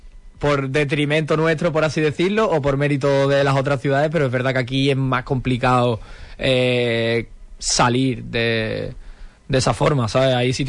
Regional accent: Huelva, Andalusia, Spain; Y yo, pues mira, tío, somos de Huelva, ¿sabes?

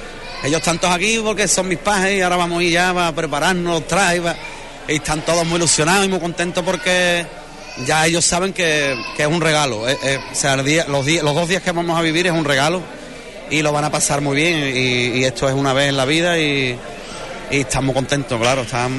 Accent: Huelva, Andalusia, Spain; Me siento profeta en mi tierra

